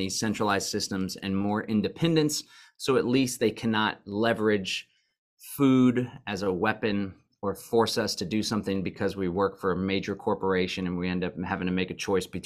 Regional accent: Austin, Texas, United States; I was born and raised in Austin, but I got the heck out of there and moved to the neighboring county that's a lot more rural and conservative.

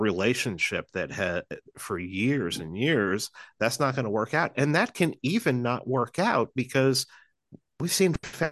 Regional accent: Bronx, New York, United States; moved away as an adult; I grew up until I left New York when I was 18. I grew up in the Bronx, and I can tell you from New York City is and always has been, for the most part, very segregated.

